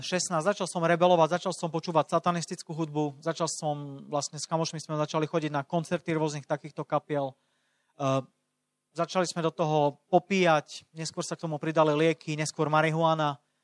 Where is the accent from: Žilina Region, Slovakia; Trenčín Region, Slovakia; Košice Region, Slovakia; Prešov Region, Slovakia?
Košice Region, Slovakia; Košice; Som z Košíc, mám 36 rokov